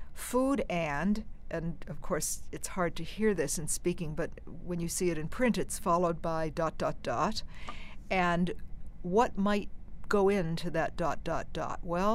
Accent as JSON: {"language": "English", "region": "New England", "country": "United States", "said": "I'm originally from New England"}